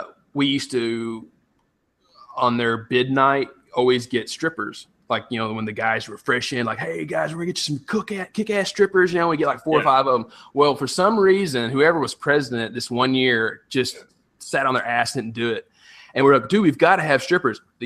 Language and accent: English; the South, United States; He's making a joke because I'm a Southerner and Abraham Lincoln invaded the South.